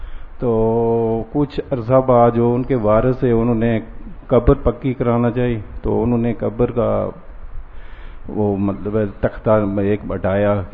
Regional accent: Azad Kashmir, Pakistan; میرا تعلق آزاد کشمیر سے ہے

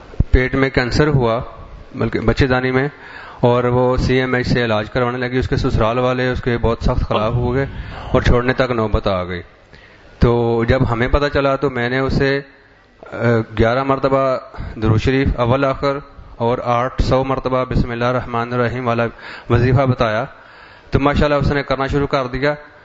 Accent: Kot Abdul Malik, Punjab, Pakistan; اور میں کوٹ عبد مالک سے ہوں.

